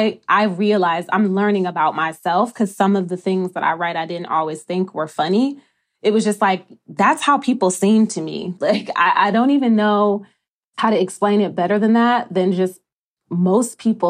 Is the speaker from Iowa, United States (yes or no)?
no; Detroit, Michigan, United States; coming from all of Detroit, you know, we talked about me growing up in Calumet Townhomes, which was a Section 8 housing community.